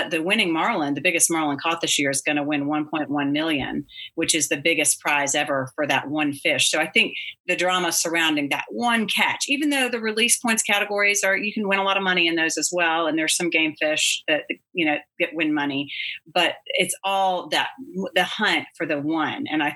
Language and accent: English; Texas, United States; now in North Carolina, United States; I grew up in South Texas near Galveston, and okay. I've been on boats all my life, different capacities, but I didn't know a whole lot about marlin fishing until I moved here